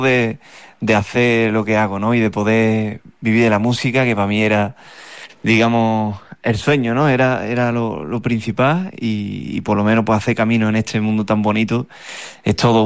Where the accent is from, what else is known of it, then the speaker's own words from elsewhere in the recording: Utrera, Andalusia, Spain; este disco, este trabajo, es un recorrido desde mi tierra, desde Utrera.